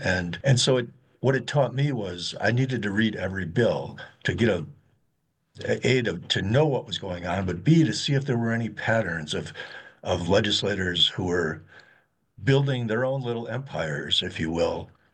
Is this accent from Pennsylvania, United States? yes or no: no; Wisconsin, United States; I grew up in Wisconsin and in a town of about 5,000 people, and I delivered the daily newspaper.